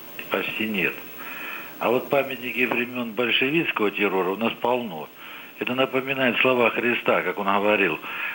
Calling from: Belgorod, Belgorod Oblast, Russia; я звоню из Белгорода

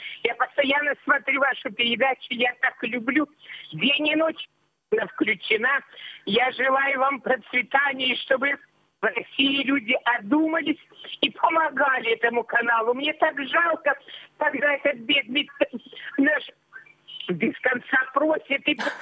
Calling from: Kharkiv, Kharkiv Oblast, Ukraine; Я звоню из Харькова. Я сказала, из Харькова звоню.

